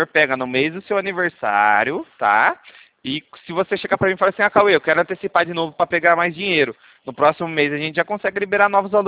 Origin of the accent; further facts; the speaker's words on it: Rio Claro, São Paulo, Brazil; Eu sou aqui de Rio Claro, a gente fica aqui no centro.